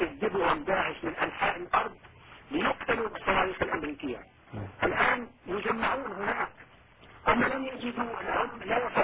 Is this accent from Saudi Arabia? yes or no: no; Syria; يعني الحقيقة أنا بوصف سوري ومناصر للثورة السورية منذ انطلاقتها